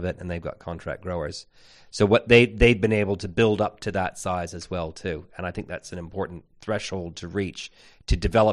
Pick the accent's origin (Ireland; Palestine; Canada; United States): Canada; I'm Canadian, but we love rules.